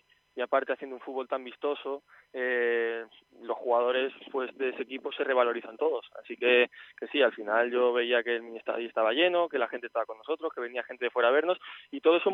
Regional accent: Spain; toda mi familia es argentina, yo soy española, sí.

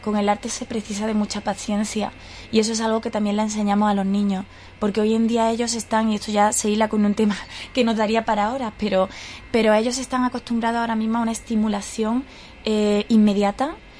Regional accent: Córdoba, Andalusia, Spain; aludo a Córdoba porque soy cordobesa

